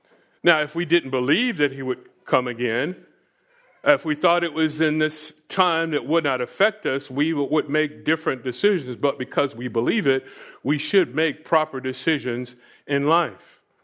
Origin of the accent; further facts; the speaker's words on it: Florida, United States; I grew up in Florida, and there were some people that called me.